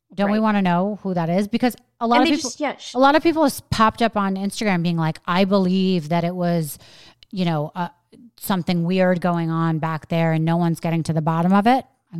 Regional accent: New York, United States; now in Florida, United States; because I'm a New Yorker, even though I live in Florida now.

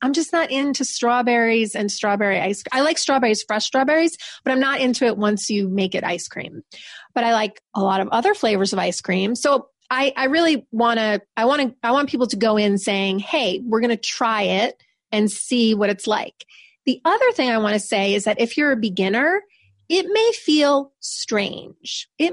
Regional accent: New York, United States; I'm from New York. I'm very direct. That's my style.

